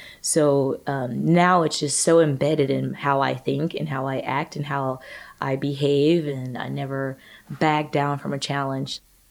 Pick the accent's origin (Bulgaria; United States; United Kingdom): United States; Greenwood, Mississippi; I grew up in the South, so I was primed for it. I grew up in Greenwood, Mississippi. It's in the Mississippi Delta.